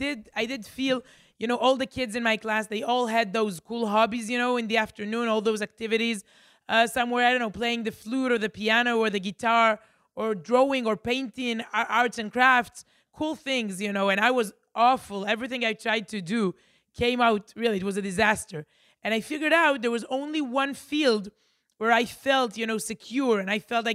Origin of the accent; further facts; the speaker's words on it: Herzliya, Tel Aviv District, Israel; I grew up in Herzliya, knowing secular people.